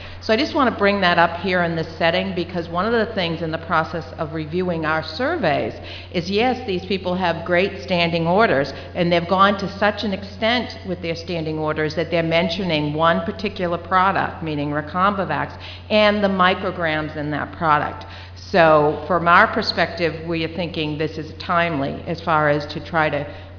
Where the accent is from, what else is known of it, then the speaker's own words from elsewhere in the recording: Massachusetts, United States; I'm from Massachusetts, and thank you for the presentations.